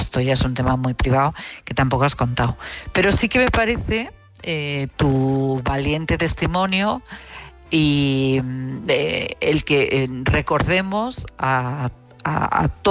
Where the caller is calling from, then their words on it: Madrid, Community of Madrid, Spain; de Madrid.